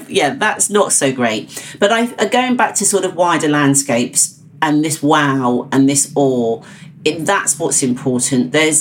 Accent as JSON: {"language": "English", "region": "East of England", "country": "United Kingdom", "tie": "born or raised there", "said": "I was brought up in Hertfordshire, which is Greenbelt."}